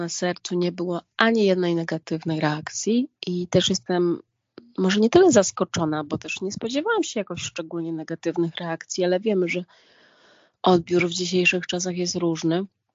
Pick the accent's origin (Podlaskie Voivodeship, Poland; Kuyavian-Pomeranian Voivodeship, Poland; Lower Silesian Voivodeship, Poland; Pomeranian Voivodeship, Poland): Podlaskie Voivodeship, Poland; Białystok; born there; bo my wszyscy, którzy urodziliśmy się w Białymstoku, i mamy pamięć tego miasta, jesteśmy białystokerami.